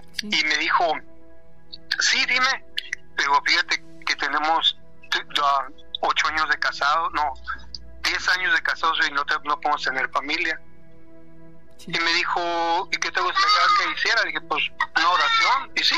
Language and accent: Spanish; Guadalajara, Jalisco, Mexico; now in Glendale, United States; Guadalajara.